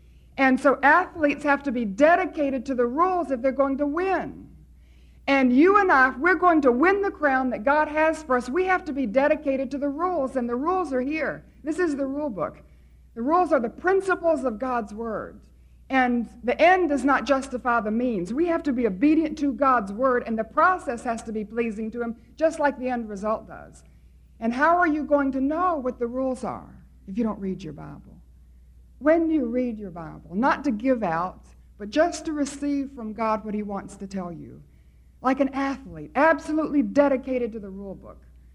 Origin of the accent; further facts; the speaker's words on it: North Carolina, United States; I come from North Carolina in the States, and we have some big military bases.